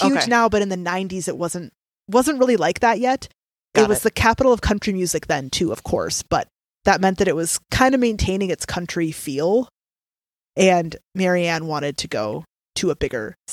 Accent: Minnesota, United States; I'm just, you know, we're from Minnesota. We do the best we can.

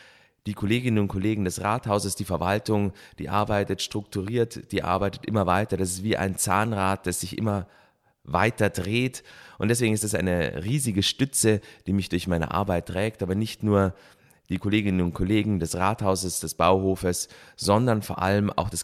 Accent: Bad Wiessee, Bavaria, Germany; also born or lived in Munich; Ich bin ja hier in Bad Wiessee aufgewachsen und war lange Jahre in München

